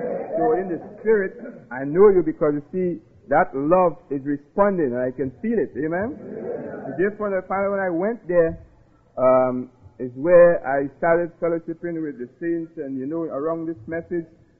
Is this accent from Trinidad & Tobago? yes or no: yes; Trinidad & Tobago; moved away; also born or lived in Canada; Like originally, I am from Trinidad, see. I left Trinidad about 1971 and I went to Canada.